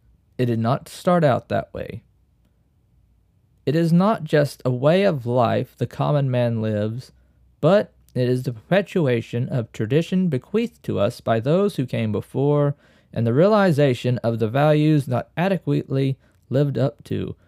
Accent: United States; I am an American conservative, and I see it as my duty to defend the American tradition the best way I see fit.

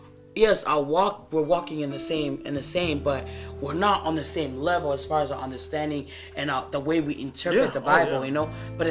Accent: Tonga; But the most important thing that I do know for myself is that I am from the Pacific Island.

